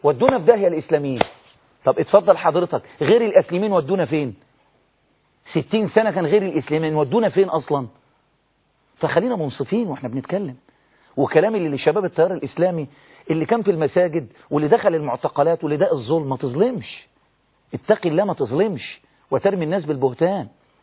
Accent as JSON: {"language": "Arabic", "country": "Egypt", "said": "انما احنا عندنا في مصر قانون"}